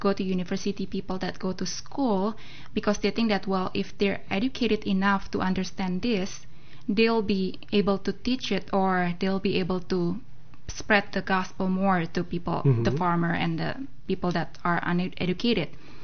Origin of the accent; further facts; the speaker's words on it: Indonesia; I grew up in Indonesia, which is the largest Muslim nation in the world.